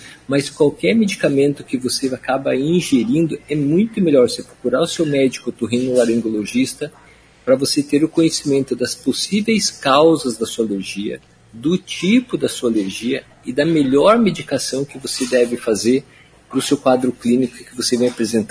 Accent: Campo Mourão, Paraná, Brazil; eu sou natural de Campo Mourão. A mamãe sempre fala, que é aí do lado de Maringá

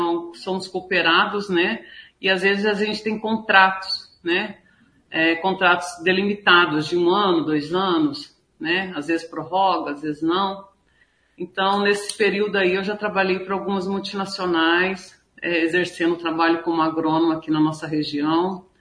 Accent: Londrina, Paraná, Brazil; eu sou de Londrina, né?

